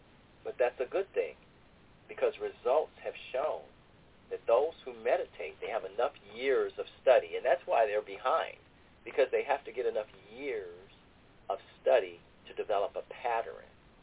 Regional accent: Ohio, United States; I had to say Ohio State because that's my home state.

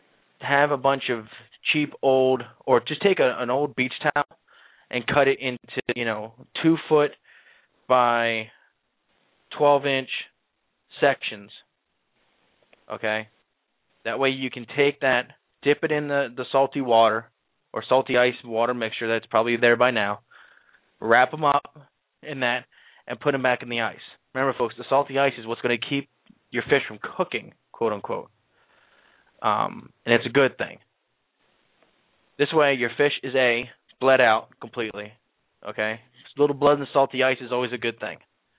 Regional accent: New York, United States; I grew up on Long Island, folks. Fishing Montauk, fishing, the big surf casting capitals of Long Island.

